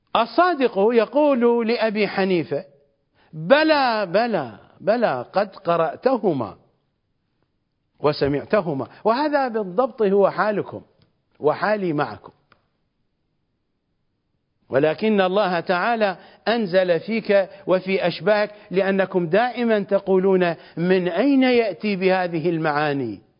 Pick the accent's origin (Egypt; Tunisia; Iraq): Iraq; كونوا لا لنا ولا علينا، بلهجتنا الشعبية العراقية، اكفونا شركم